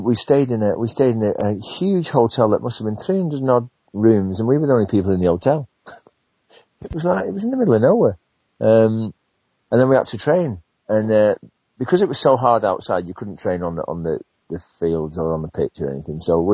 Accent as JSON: {"language": "English", "town": "Southport", "region": "North West England", "country": "United Kingdom", "tie": "born or raised there", "said": "Because I left Carlisle and went back to Southport, my hometown club, and played part-time there."}